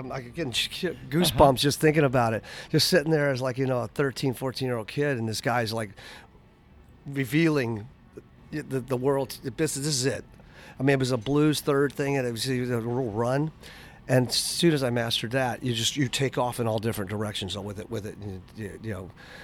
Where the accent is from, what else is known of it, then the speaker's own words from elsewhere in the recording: Lubbock, Texas, United States; born there; I was born in Lubbock, Texas, okay. 1960, and my parents moved around a lot.